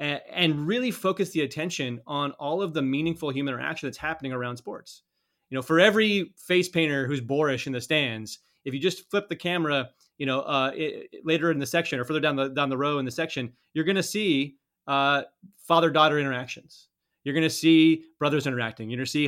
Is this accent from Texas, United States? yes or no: no; Colorado, United States; And of course, you know, I'm not on the Denver Broncos. I grew up in Colorado.